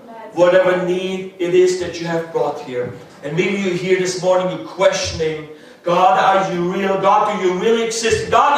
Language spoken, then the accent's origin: English; Austria; English is a second language; moved away; See, when I grew up in Austria, I don't remember any of my friends' families, the parents not being divorced.